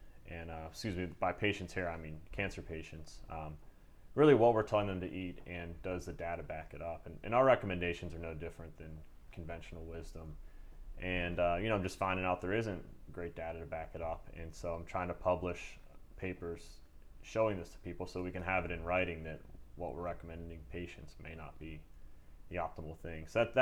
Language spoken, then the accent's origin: English; Pittsburgh, Pennsylvania, United States; I'm from Pittsburgh, but nonetheless, it was a nice swimming pool.